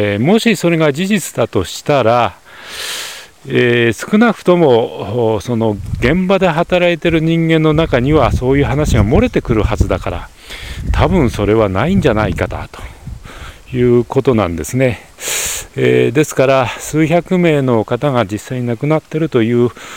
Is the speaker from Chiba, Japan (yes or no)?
no; Iwaki, Fukushima, Japan; 地元いわき市の駅前にありますイトーヨーカドー